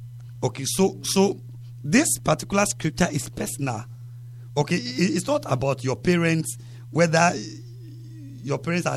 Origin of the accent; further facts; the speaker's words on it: Mataheko, Greater Accra, Ghana; from Mataheko.